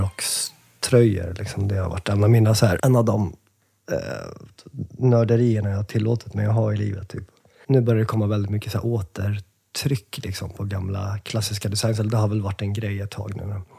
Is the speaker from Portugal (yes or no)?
no; Uppsala, Uppsala County, Sweden; Vi är uppväxt i Uppsala, och där fanns det ju liksom inget